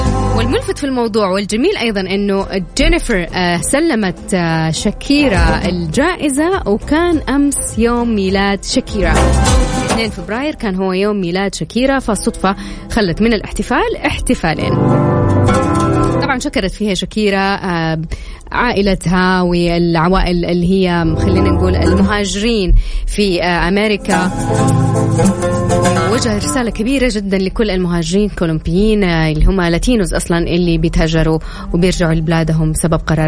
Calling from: Jazan, Jazan Province, Saudi Arabia; نقول لكم الأجواء عندنا جميلة جدا، درجة الحرارة عندنا بجازان 25

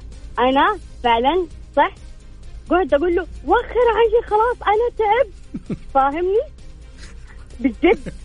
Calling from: Jeddah, Makkah Province, Saudi Arabia; جدة بجدة أنا بجدة بجدة حقنا

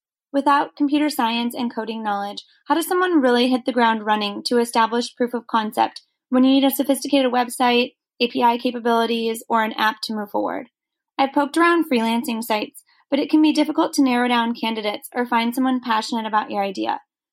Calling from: Seattle, Washington, United States; Hey, Chris. … I'm calling from Seattle, Washington.

